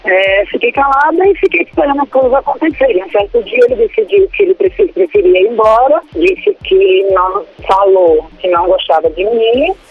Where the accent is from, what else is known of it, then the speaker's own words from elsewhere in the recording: Aracaju, Sergipe, Brazil; Eu sou de Aracaju.